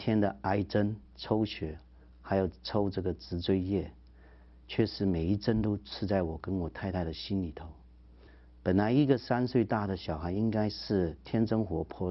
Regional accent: Hong Kong; 我在香港出生长大的，小学的话在一个基督教办的学校就读

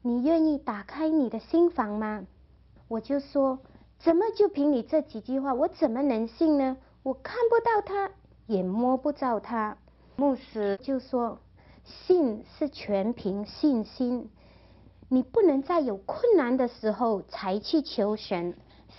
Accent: Malaysia; moved away as an adult; now in United States; 我出生在马来西亚穷苦的小渔村，从小就很爱读书

